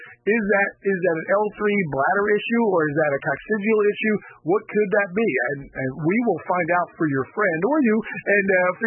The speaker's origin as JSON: {"language": "English", "region": "New Jersey", "country": "United States", "tie": "born or raised there", "said": "We swam a lot. Every summer."}